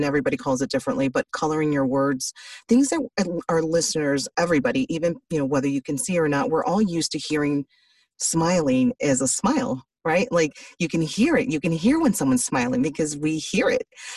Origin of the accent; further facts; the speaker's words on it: Chicago, Illinois, United States; because I'm from Chicago and a major Chicago Bulls fan, especially during the Michael Jordan era.